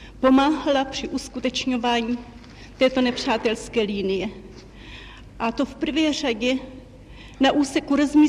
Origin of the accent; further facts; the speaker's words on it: Trnovany, Ústí nad Labem Region, Czechia; born there; now in Prague, Czechia; V Trnovanech u Teplic.